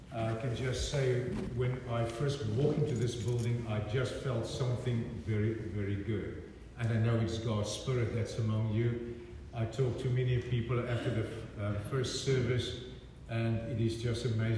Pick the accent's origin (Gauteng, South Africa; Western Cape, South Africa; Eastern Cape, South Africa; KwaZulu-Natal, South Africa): Western Cape, South Africa; Cape Town; accent: South African; moved away as an adult; also born or lived in Canada; I don't speak with an Alabama accent, I speak with a South African accent. Born and raised in Cape Town, I got my training in Stellenbosch